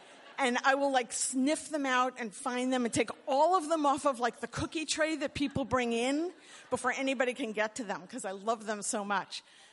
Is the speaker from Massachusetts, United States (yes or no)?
no; Long Island, New York, United States; So when I grew up, there was no Christmas. I grew up on Long Island as a Long Island Jew, and there was no Christmas anywhere in my life.